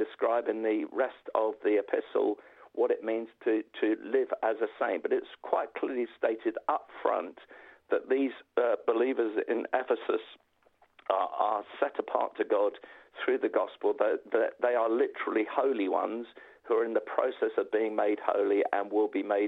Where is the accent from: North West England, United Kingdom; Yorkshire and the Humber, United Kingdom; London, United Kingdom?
London, United Kingdom; I'm a North Londoner